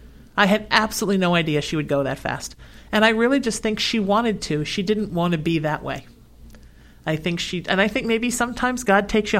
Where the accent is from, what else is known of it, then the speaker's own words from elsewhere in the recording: Ireland; I'm Irish.